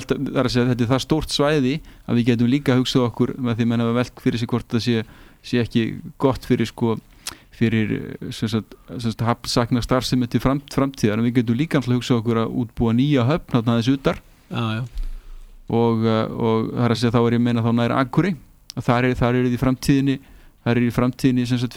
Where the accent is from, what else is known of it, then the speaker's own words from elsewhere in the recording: Reykjavik, Capital Region, Iceland; ég er uppalinn í Laugardalnum þar var þá sko, á níunda áratugnum og það var sveit í borg það voru þar með kýr og sauðfé